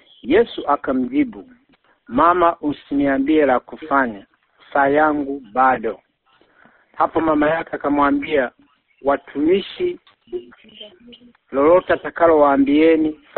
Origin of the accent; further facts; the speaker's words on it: Tanzania; now in United States; Inaguswa sana na andiko hili kwa sababu sisi ni Watanzania, tunaenda kuiombea nchi ya Tanzania.